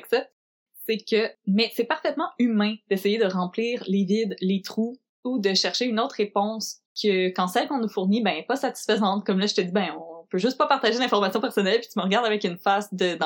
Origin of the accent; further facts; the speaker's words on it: Quebec, Canada; La tangente est finie, je reviens chez nous au Québec.